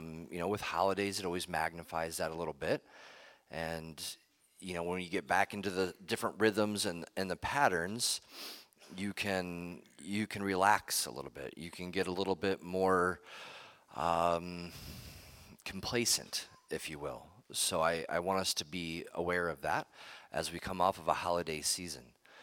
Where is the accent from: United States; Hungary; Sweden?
United States; but being born and raised in America, we're spoiled. We assume certain things, and we demand freedom.